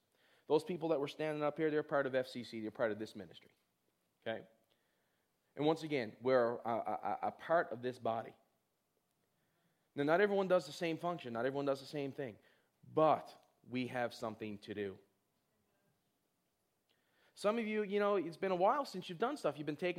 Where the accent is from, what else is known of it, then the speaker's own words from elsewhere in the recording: East Coast, United States; me and my wife, we're from the East Coast, and we don't really have family very close here.